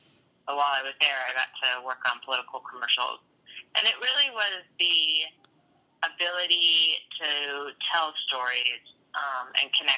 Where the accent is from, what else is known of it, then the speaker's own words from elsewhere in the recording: Santa Cruz, California, United States; Well, I was raised in Santa Cruz, mostly Santa Cruz, California, by my parents who never owned a television set.